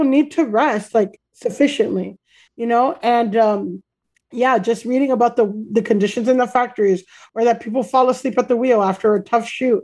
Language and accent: English; Florida, United States; I grew up in Florida and a lot of my friends were young mothers